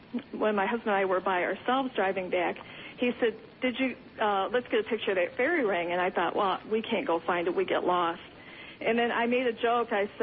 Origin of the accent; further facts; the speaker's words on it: Michigan, United States; I'm from Michigan, and as you gentlemen, I'm thinking of this little teeny ring in the grass that we call a fairy ring.